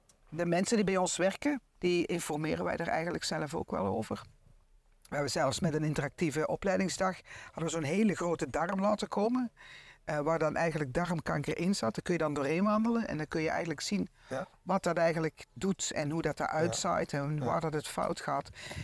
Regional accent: Roosendaal, North Brabant, Netherlands; accent: Dutch; moved away as an adult; now in Belgium; Ja, ik ben geboren in Roosendaal. Ik ben al naar school geweest. Dus dat Nederlandse accent blijft er wel houden.

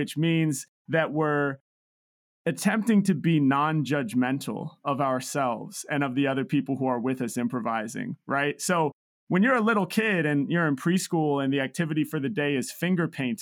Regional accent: Portland, Oregon, United States; growing up in Portland, Oregon, which is where I'm from.

